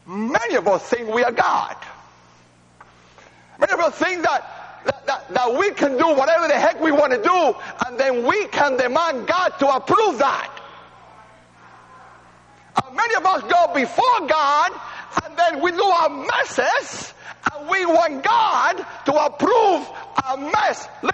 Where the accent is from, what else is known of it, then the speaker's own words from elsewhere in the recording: Cuba; also born or lived in Spain; now in United States; I came from Cuba as a refugee. I know about what it means to be a refugee. Went to Spain for 2 years, had nothing. Came to America.